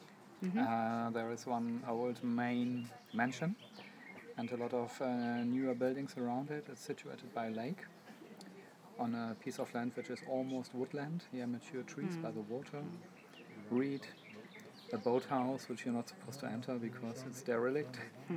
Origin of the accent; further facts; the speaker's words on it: Berlin, Germany; English is a second language; from Berlin too.